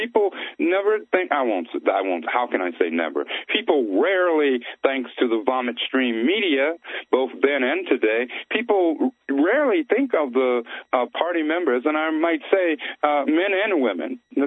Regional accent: East Coast, United States; also born or lived in California; Okay, I grew up on the East Coast before going to California. All right, though I graduated from high school in California, etc.

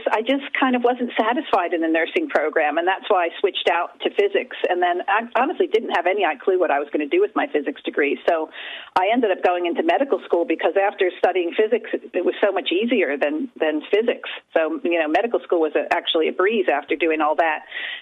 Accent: New Jersey, United States; I'm just an American who grew up just in New Jersey, basically, in southern Jersey, in farmland

